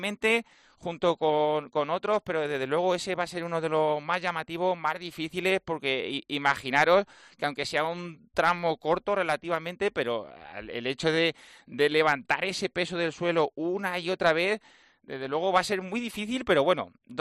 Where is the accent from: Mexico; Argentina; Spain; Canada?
Spain; Cabañas de la Sagra, Castilla-La Mancha; una escuela de atletismo para niños en Cabañas de la Sagra, en mi pueblo, en Toledo.